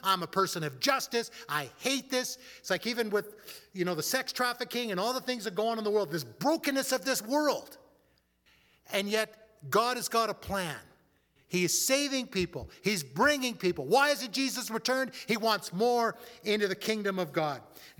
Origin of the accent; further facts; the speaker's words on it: Canada; my Canadian passport means nothing to them.